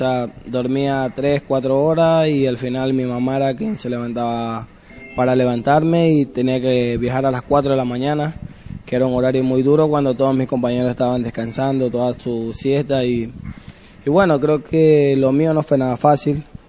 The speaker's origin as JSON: {"language": "Spanish", "town": "Babahoyo", "region": "Los Ríos", "country": "Ecuador", "tie": "born or raised there", "said": "Sí, claro, Ecuador y en Babahoyo, donde mi tierra natal, bien dicho."}